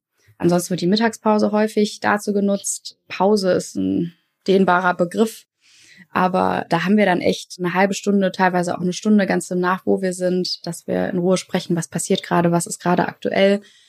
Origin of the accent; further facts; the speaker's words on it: Düsseldorf, North Rhine-Westphalia, Germany; Wir sind beide in Düsseldorf aufgewachsen.